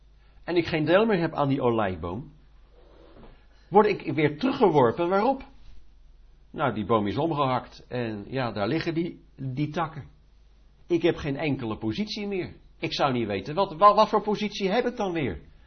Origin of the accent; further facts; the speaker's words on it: Netherlands; ik ben naar het vlees, ben ik een Hollander